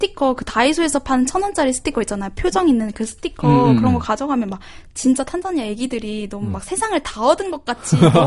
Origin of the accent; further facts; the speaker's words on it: South Korea; 뭐 나는 한국에서 왔고 너네들 만나서 너무 기쁘다.